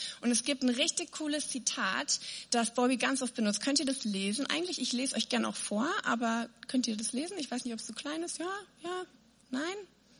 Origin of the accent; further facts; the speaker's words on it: North Rhine-Westphalia, Germany; ich bin ja kein Ruhrpöttler, ich bin Rheinländer, das sehen wir, das ist ein Unterschied. Düsseldorfer Grenze und dann fängt das Ruhrgebiet an.